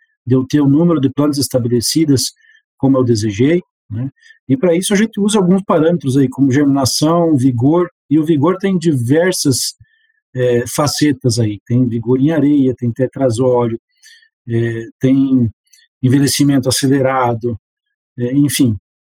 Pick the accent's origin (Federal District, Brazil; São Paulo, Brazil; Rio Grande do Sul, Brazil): Rio Grande do Sul, Brazil; also born or lived in Mato Grosso; now in Goiânia, Brazil; Estou morando em Goiânia agora. Já rodei um pouquinho esse Brasil, morei em Mato Grosso, sou natural do Rio Grande do Sul, trabalhei anos lá